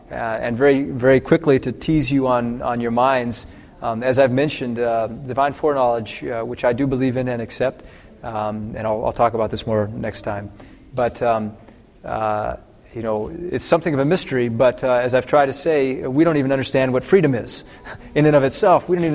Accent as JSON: {"language": "English", "region": "Michigan", "country": "United States", "said": "since I come from Michigan, I had to shovel a foot of snow off my driveway to get to the airport."}